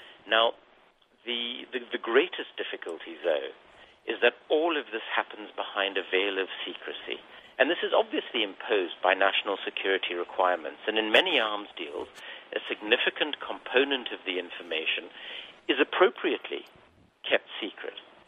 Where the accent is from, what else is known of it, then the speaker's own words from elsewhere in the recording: South Africa; I grew up in South Africa, and I joined the African National Congress, the party of Nelson Mandela, in my late teens when it was still a banned organization during the apartheid years in South Africa.